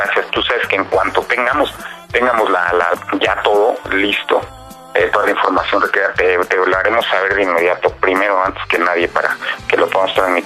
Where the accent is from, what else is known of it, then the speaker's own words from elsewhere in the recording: Mexico; nuestra parte como gallegos, pero sobre todo como patriotas, como mexicanos